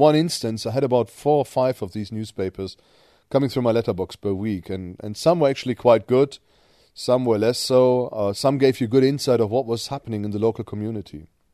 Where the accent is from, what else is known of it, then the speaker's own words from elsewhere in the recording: North Rhine-Westphalia, Germany; I went to a concentration camp in Germany, near my hometown, a place called Wewelsburg.